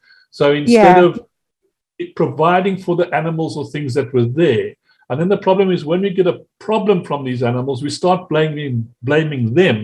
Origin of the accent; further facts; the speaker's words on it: South Africa; Well, look, we still have got quite a lot of wildlife around in South Africa.